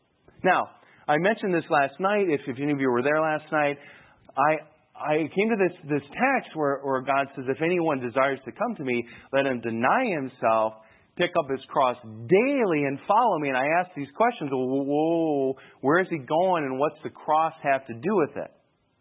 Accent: Michigan, United States; I'm from Michigan. Like, there's lakes everywhere, you know, so...

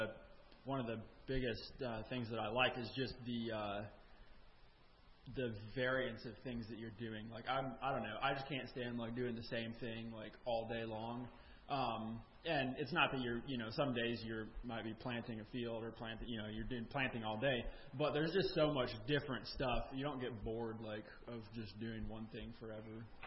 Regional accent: Tennessee, United States; Blessings Farm in Middle Tennessee.

